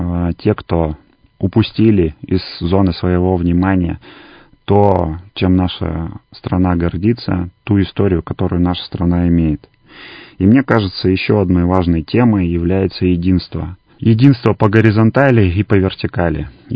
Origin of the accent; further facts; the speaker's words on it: Siberia, Russia; они подчеркивают о том, что мы сибиряки со стержнем